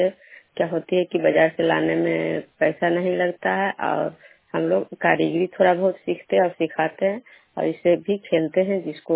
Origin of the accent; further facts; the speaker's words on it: Vishnupur, Bihar, India; मैं विष्णुपुर ग्राम खुदरा पंचायत नालंदा जिला नानासवा प्रखंड के निवासी हूँ। सभी को मेरा नमस्कार। मैं ग्रामीण क्षेत्र से रह रही हूँ। काफी गांव में बगल में खेत है या मिट्टी, या मेरा घर भी मिट्टी का ही है